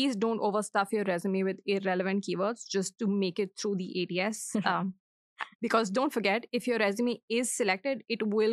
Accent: India; now in Canada; One of the biggest differences between the Canadian style resume and the resumes from my home country, India

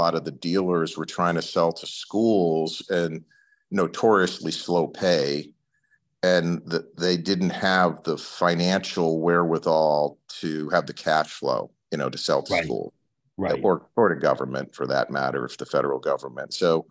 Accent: Connecticut, United States; And you know, I grew up in Connecticut. My dad was a teacher, and you know, I kind of fell into this.

